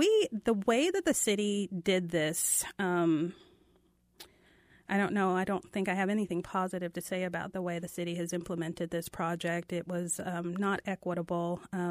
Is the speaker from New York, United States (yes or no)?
yes; Brooklyn, New York, United States; I grew up on 27th in Brooklyn, where my mom still lives.